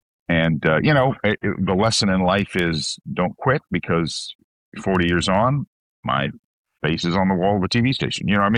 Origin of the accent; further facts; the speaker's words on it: North Carolina, United States; now in California, United States; growing up on the East Coast in the Carolinas and North Carolina, that's where we went was Disney World. You know, now out here in California, we tend to go to Disneyland.